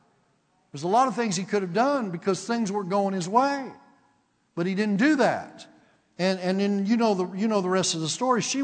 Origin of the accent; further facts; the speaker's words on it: Houston, Texas, United States; Okay, I'm from Houston, Texas.